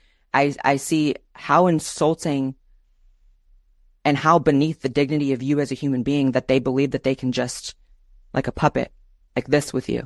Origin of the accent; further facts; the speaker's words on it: United States; Growing up in the American education system, I remember being extremely young